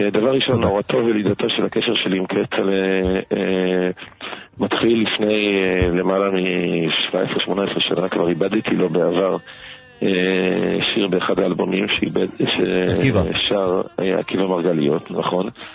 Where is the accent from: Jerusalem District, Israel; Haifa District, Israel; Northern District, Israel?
Haifa District, Israel; Haifa; אני גדלתי בחיפה של שנות ה-80-90